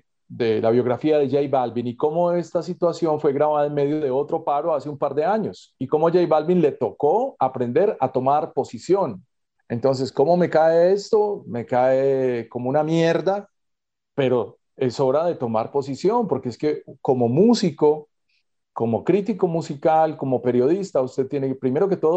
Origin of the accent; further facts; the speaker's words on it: Colombia; en el fondo sabe que somos colombianos.